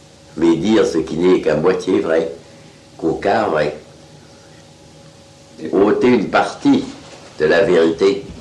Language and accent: French; France; je suis français, que je vis à Paris, qui aurait 30 ans ou 50 ans alors que j'en ai 70.